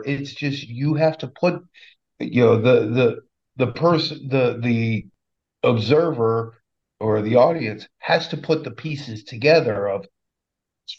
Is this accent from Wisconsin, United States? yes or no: no; New Hampshire, United States; I know because I'm from New Hampshire, so I know this.